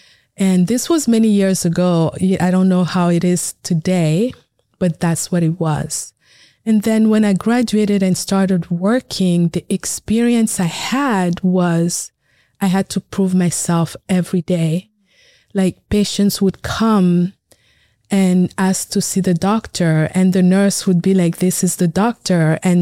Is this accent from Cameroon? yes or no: yes; Cameroon; born there; So I was born in Cameroon, Africa, and it's a beautiful country.